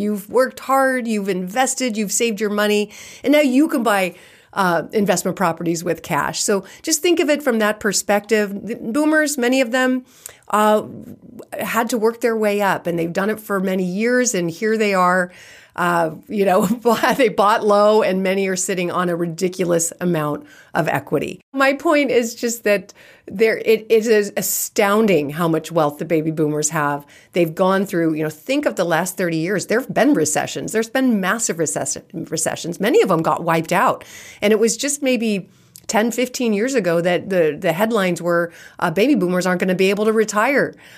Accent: California, United States; And I'm born and raised in California, so it's always been expensive.

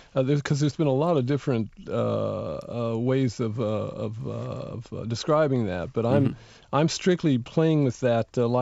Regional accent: United States; I am part of the landscape now. I don't think people think of me as American much here anymore.

